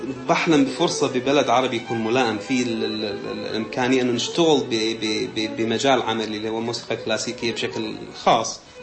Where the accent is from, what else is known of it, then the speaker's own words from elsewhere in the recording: Iraq; فما ممكن أعلق على شماعة أنه لأن أنا عراقي ما حصلت شغل فول تايم